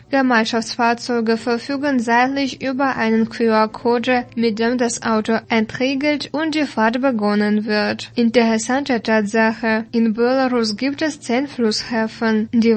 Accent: Gera, Thuringia, Germany; so auch in meiner Heimatstadt Gera.

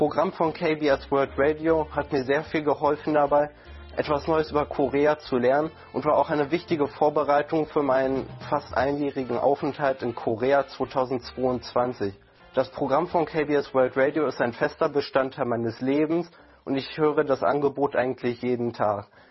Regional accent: Germany; ich komme aus Deutschland.

